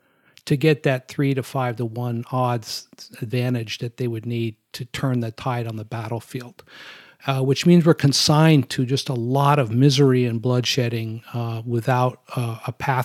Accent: United States; put Ukraine, frankly, in a horrible situation is really troubling for me as an American.

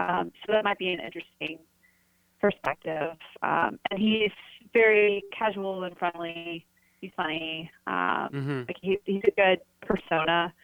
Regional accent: Louisville, Kentucky, United States; also born or lived in Cincinnati; I'm from Louisville, but I went and got my undergrad in Cincinnati in the Midwest, and then I kind of like hopped around there a little bit.

